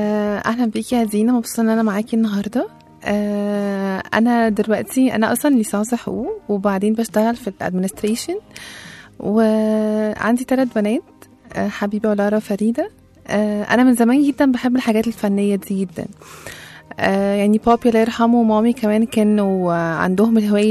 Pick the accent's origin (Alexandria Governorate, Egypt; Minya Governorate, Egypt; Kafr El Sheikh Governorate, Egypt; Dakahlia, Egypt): Alexandria Governorate, Egypt; Alexandria; now in Cairo, Egypt; انا فعلا من اسكندريه وجيت هنا عشت في مصر، ويعني انا اعتبر هنا لوحدي في مصر يعني من غير عيلتي،